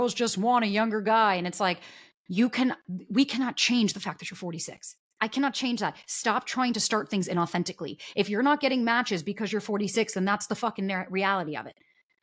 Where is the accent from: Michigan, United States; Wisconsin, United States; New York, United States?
New York, United States; I'm new from New York. Go easy on me.